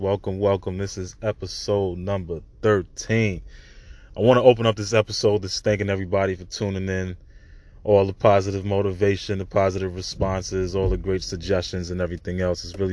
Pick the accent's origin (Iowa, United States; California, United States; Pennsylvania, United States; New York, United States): New York, United States; Brooklyn; You know, I grew up in Brooklyn, New York, at a time. I was born in the 80s, and the time that I was 15 years old, I started my business.